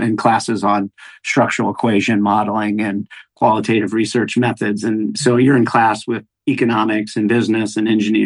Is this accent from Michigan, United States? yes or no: no; Roswell, Georgia, United States; So I grew up in Roswell, Georgia, north of Atlanta.